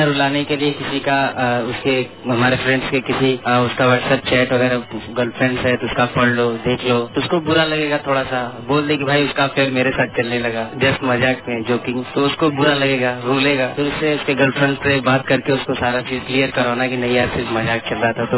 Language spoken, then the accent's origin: Hindi; Azamgarh, Uttar Pradesh, India; मैं आजमगढ़ का रहने वाला हूँ